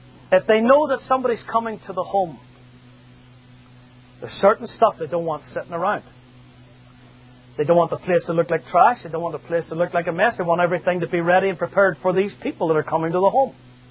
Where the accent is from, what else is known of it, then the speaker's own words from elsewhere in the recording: Belfast, Northern Ireland, United Kingdom; But when I was a boy growing up in Belfast